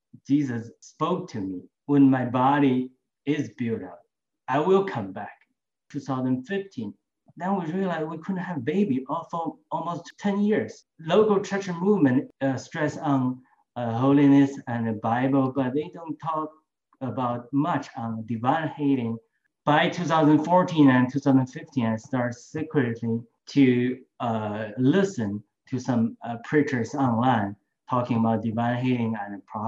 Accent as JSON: {"language": "English", "country": "China", "tie": "born or raised there", "second_language": "English", "moved": "as an adult", "said": "I was born and raised in China in the 1970s and I never dreamed to become a Christian. But through a series of life events, I was able to come out of my country in 2001. I went to London"}